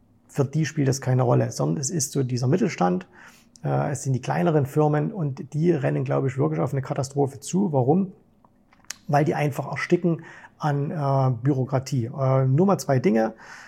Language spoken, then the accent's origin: German; eastern Germany, Germany; born there; Ich bin 1971 geboren im Osten Deutschlands, in der damaligen DDR.